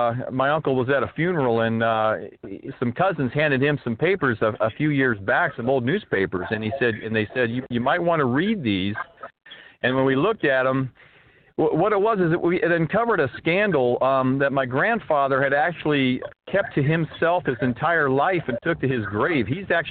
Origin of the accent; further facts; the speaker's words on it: Tempe, Arizona, United States; now in Los Angeles, United States; I grew up in Tempe, went to school there. I'm currently living in L.A.